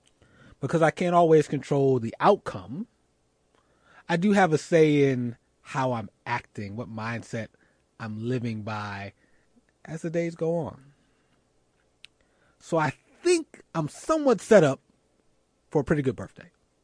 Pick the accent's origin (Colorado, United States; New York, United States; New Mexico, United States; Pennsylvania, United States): Pennsylvania, United States; Philadelphia; who is an NFL player for my hometown Philadelphia Eagles